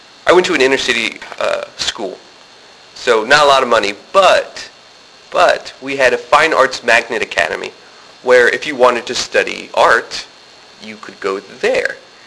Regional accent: San Antonio, Texas, United States; San Antonio, Texas.

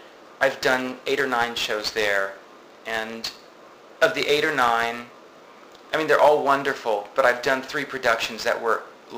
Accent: Tampa, Florida, United States; I'm from Tampa, so Tampa's not a small town, but it's not a big town.

